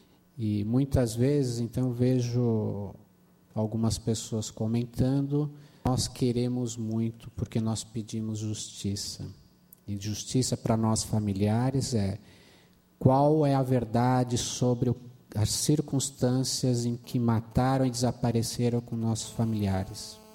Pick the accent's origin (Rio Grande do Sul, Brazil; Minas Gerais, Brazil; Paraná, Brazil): Minas Gerais, Brazil; como bons mineiros